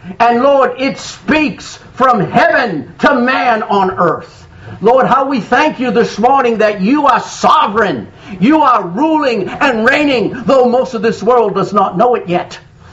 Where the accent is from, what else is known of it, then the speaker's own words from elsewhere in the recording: United States; I'm American to the core. You know that. I'm patriotic. I love this country, but I don't like what's happening.